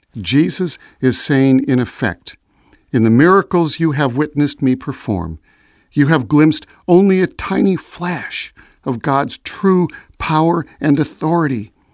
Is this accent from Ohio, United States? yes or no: no; Chicago, Illinois, United States; born there; I was born in Chicago, so I am a citizen of the United States